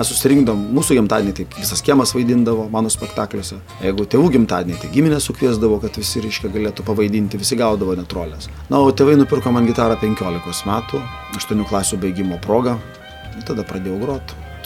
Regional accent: Vilnius, Vilnius County, Lithuania; Aš esu vilnietis ir gimęs ir išaugęs ant Vilniaus asfalto ir man tai patinka ir tikrai džiaugiuosi, kad esu vilnietis

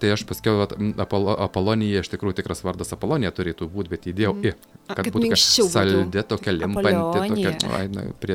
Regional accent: Griškabūdis, Marijampolė County, Lithuania; Mano tėviškėlė netoli Šakių yra Griška, Zanavykas dar baisiau suvalkietį.

